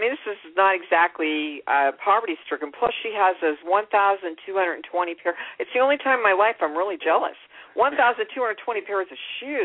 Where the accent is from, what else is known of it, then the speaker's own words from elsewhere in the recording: Youngstown, Ohio, United States; I grew up in Youngstown, and I went to Chicago.